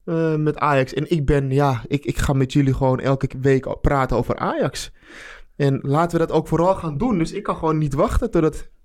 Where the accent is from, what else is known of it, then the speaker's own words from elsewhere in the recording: Amsterdam, North Holland, Netherlands; En ik ben Amsterdammer.